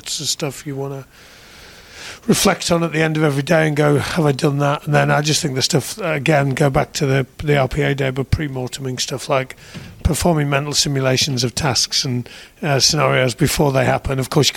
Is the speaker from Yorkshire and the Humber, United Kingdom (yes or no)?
no; Middlesbrough, North East England, United Kingdom; I moved from Middlesbrough, you know, come from Middlesbrough, and then I was living on Pulteney Street in Bath, and, like, couldn't be any further apart, those two worlds.